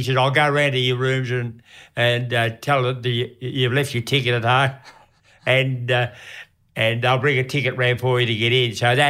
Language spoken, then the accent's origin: English; Ascot Vale, Victoria, Australia; born there; which I was born in Ascot Vale. That's Essendon District.